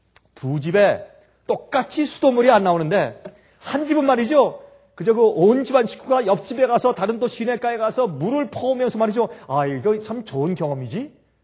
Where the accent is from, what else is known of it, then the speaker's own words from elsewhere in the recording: South Korea; 우리 한국 사람들, 저도 한국 사람이고 여러분들도 한국 사람들이죠.